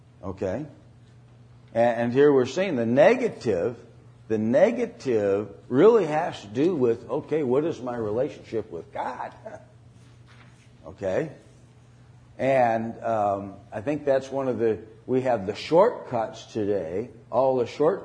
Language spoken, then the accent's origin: English; Wisconsin, United States; now, I grew up in Wisconsin. And when I was growing up, 90% of everybody was either Catholic or Lutheran.